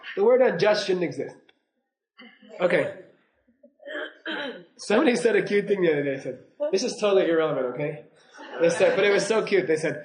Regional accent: United States; I'm like, you know, I'm American, you know, I'm civilized.

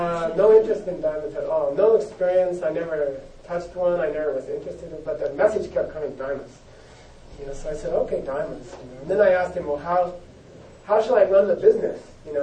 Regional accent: United States; moved away as an adult; I came to the monastery, I came from America, I got out of America, I got out of business, I got out of the whole rat race. I'm sitting in this Tibetan monastery

